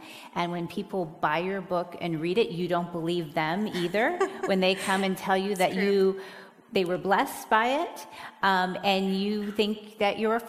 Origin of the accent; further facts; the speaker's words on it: United States; I don't have a king. I'm an American, right?